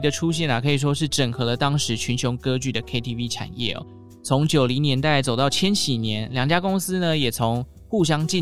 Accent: Taichung, Taiwan; 那像我们中部台中人呢就会说银柜或者是美乐蒂啦，这个算是我们中部人的一个暗语

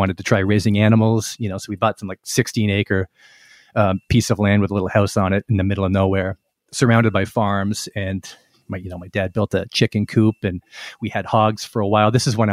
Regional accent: Ottawa, Ontario, Canada; now in Toronto, Canada; the Ottawa area, which, as I say, my family's all hails from, when I was about three. And I grew up not in Toronto where I now live, but near Ottawa.

